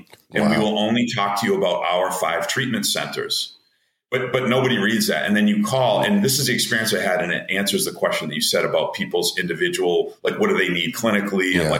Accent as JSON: {"language": "English", "region": "New England", "country": "United States", "said": "And I'm from New England and I have children and I don't want to leave the New England area."}